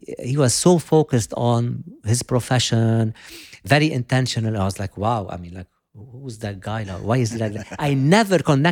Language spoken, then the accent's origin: English; Beit Shabeb, Mount Lebanon, Lebanon; moved away as an adult; I was born in Lebanon in a town called Beit Shabeb, 30 minutes away from here in 1971. And I've lived there up to my 18th year.